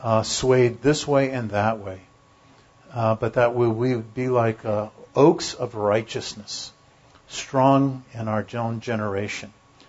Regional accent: San Diego, California, United States; I remember when I was in high school, Patrick Henry High School in San Diego. I grew up in California.

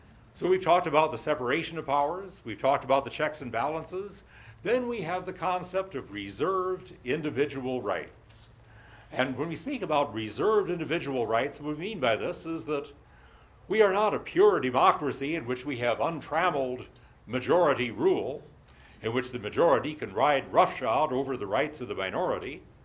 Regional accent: South Dakota, United States; I think the answer to that is found in the motto of the state of South Dakota, my home state.

